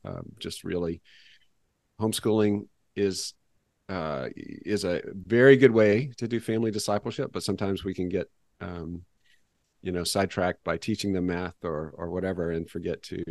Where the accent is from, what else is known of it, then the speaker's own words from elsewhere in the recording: the South, United States; now in Rhode Island, United States; I'm in Rhode Island now in New England. I grew up in the South and came to Christ as a child, but ended up going to college up here in New England